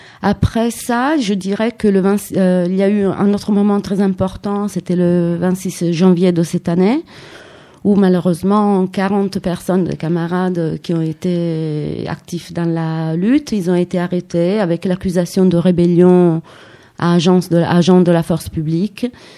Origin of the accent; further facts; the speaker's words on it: Turin, Piedmont, Italy; French is a second language; Moi, je viens de Turin, donc j'étais là-bas et j'ai commencé dès le début, en fait.